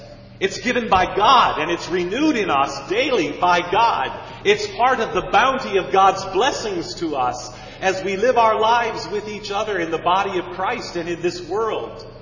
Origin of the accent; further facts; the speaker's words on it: Iowa City, Iowa, United States; And he did that in my hometown at a pro-am in Iowa City.